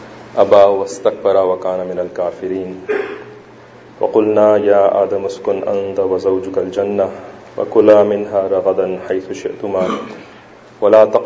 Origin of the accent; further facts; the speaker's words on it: Pakistan; moved away as an adult; now in United States; I'm originally from Pakistan, but I've been living in the United States since about 1999.